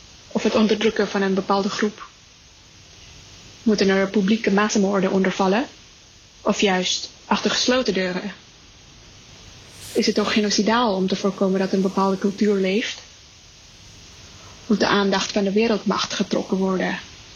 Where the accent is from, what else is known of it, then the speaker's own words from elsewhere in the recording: Indonesia; Ik ben opgegroeid in Indonesië en werd omringd door een andere kanon van geschiedenis.